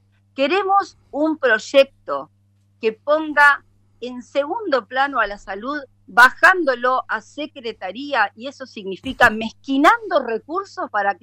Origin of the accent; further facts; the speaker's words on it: Río Turbio, Santa Cruz, Argentina; Yo soy de Santa Cruz, nacida en Río Turbio, capital argentina del carbón. Nosotros somos 5 hermanos, hijos de 2 docentes.